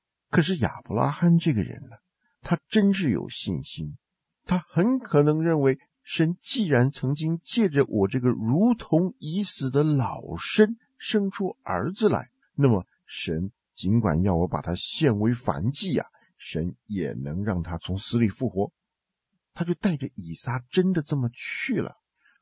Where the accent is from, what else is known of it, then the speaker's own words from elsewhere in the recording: China; 我们中国人讲说代罪羊，代罪羊恐怕跟这个古老事件有相当的关系。